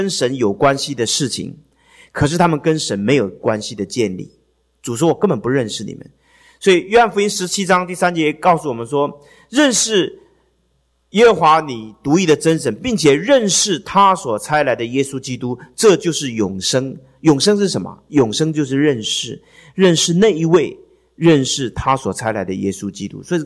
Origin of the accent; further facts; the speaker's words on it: China; 就是我们中国人讲的挂羊头卖狗肉。